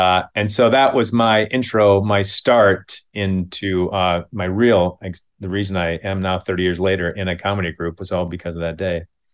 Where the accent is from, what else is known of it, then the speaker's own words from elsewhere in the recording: Minneapolis, Minnesota, United States; And I said, I'm from Minneapolis.